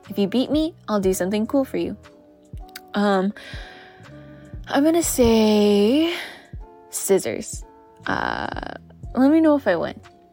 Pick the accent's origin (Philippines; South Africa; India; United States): Philippines; I would like to be able to speak my family's language, which is Tagalog. I'm Filipino, by the way.